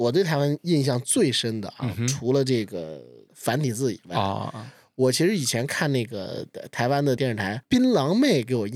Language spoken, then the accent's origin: Chinese; China; 我是来自大陆的